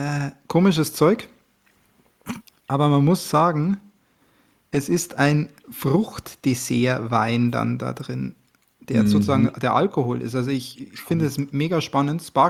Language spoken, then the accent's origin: German; Bavaria, Germany; ich komme ja nicht direkt aus München, sondern aus dem Umland.